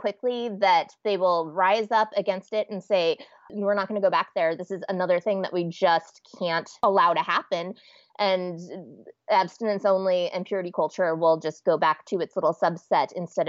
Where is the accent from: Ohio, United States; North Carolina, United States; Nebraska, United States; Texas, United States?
Nebraska, United States; moved away as an adult; You know, honestly, I was raised in Nebraska, pretty uptight kid